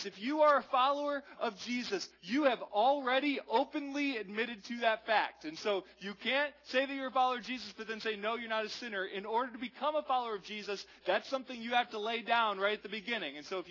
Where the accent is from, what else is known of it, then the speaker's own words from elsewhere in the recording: New Jersey, United States; We're from New Jersey. Everyone's impatient, especially when they're driving, right?